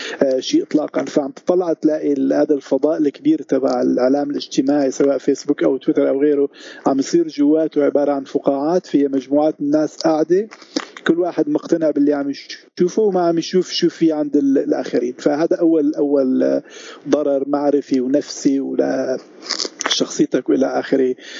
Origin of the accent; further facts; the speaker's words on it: Syria; نحن كسوريين عايشين جزء كبير من حياتنا يعني ضمن فضاء الإنترنت